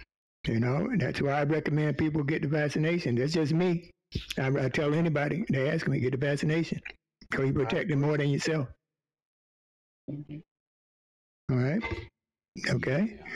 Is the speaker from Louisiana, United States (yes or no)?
no; North Carolina, United States; Look, where I come from, I come from North Carolina, so that's, you know, hey, that's not a problem for me.